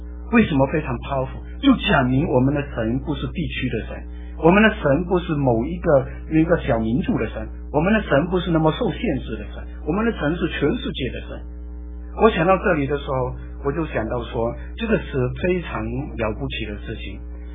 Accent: China; 我们中国人

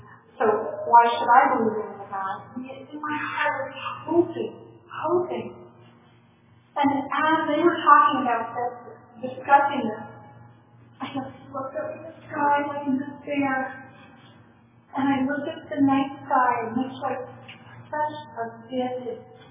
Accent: Pennsylvania, United States; When I was 16, there was a guy came to our little hometown in Pennsylvania. I grew up in Pennsylvania.

